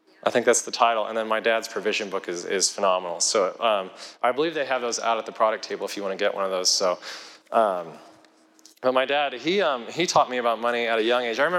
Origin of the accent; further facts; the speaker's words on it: Kit Carson, Colorado, United States; But in a small town, we grew up in Kit Carson, Colorado.